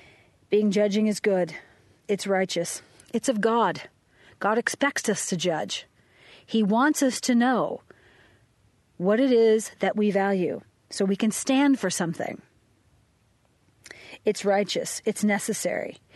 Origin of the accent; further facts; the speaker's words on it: Arizona, United States; I was raised in Arizona, and I love dry heat.